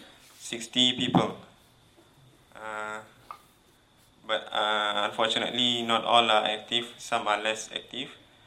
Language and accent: English; Malaysia; I'm from Malaysia.